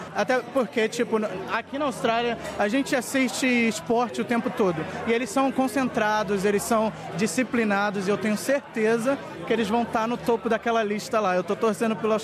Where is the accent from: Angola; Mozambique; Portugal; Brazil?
Brazil; Rio de Janeiro; Eu sou do Rio de Janeiro e eu fiquei arrepiado, eu estou arrepiado agora de estar falando sobre isso, porque eu me vi lá como um menino pequeno, começando no subúrbio de Madureira, perto das escolas de samba